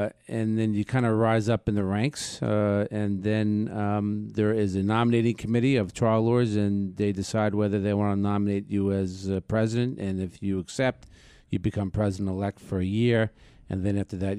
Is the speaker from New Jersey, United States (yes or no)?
no; Port Washington, New York, United States; Yeah, born and raised in Port Washington.